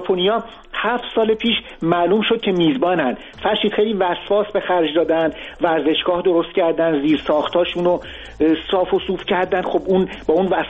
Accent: Germany; now in London, United Kingdom; اومدم یکی دو روز قبل از عید اومدم برای مرخصی یه هفته ای دیگه، از لندن اومدم آلمان تو شهر خودم. دیگه موندگار شدم،

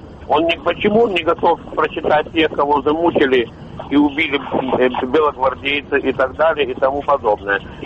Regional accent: Volgograd Oblast, Russia; из Волгоградской области.

